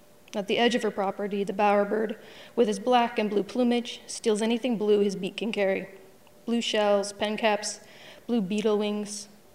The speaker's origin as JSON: {"language": "English", "town": "Duluth", "region": "Minnesota", "country": "United States", "said": "I'm from Duluth."}